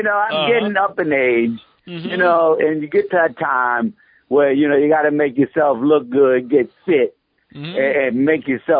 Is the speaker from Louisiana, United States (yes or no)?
yes; New Orleans, Louisiana, United States; It's in New Orleans. Right in my hometown, a few blocks away from my the warehouse.